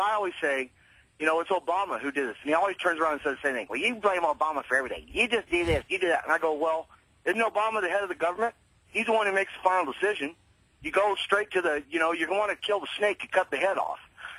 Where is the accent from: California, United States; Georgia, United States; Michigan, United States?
California, United States; also born or lived in Fresno; now in Indianapolis, United States; No, actually, I live in the city of Indianapolis. I'm actually from California. I'm from Fresno. I grew up in the Bay Area.